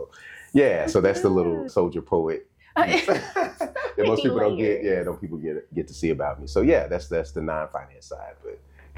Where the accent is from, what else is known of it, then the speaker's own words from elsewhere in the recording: Dallas, Texas, United States; also born or lived in Illinois; I grew up here in Dallas, Oak Cliff, Texas. That's my hood.